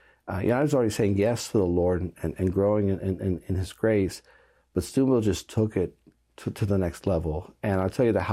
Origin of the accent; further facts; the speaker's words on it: Germany; I grew up in Germany, came yeah. home, was like, yes, you know, I'm a Southerner